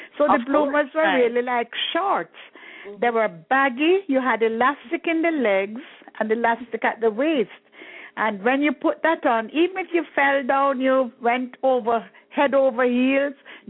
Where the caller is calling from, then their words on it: Delray Beach, Florida, United States; I'm calling from Lake Delray in Florida. Delray Beach in Florida.